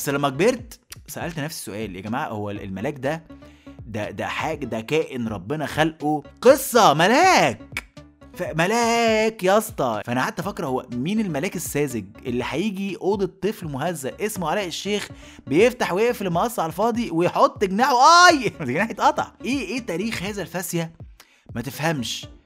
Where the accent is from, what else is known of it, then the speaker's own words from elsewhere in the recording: Egypt; اللي اتخلقت في بيوتنا كمصريين